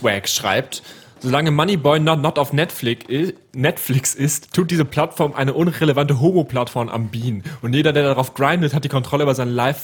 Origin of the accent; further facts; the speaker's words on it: North Rhine-Westphalia, Germany; Ich komme aus dem Kreis Wesel.